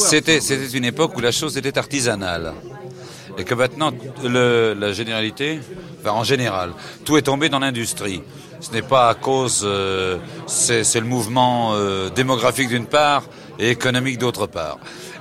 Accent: Flanders, Belgium; comme je suis flamand

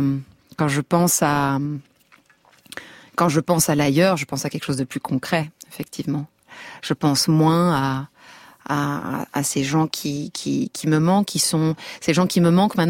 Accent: France; Mais j'ai été élevée en France quand même, donc je suis plus francophone.

